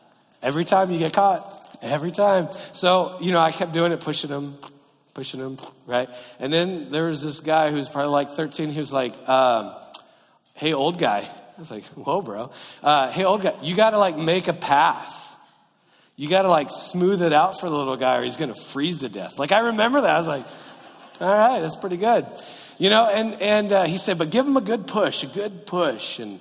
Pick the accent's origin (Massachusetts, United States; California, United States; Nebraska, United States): California, United States; And I'm from Southern California, so snow is in your freezer, right?